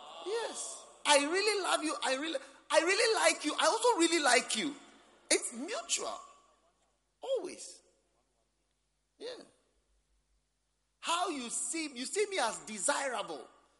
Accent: Ghana; You see me as a Ghanaian, I see you as a Tanzanian.

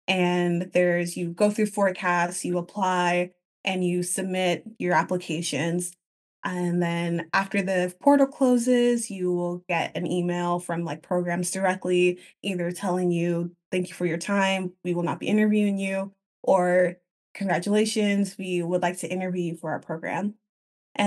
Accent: Austin, Texas, United States; moved away as an adult; now in San Francisco, United States; And I came to California by way of Texas. I was born and raised in the Austin area, went to pharmacy school at Texas A&M.

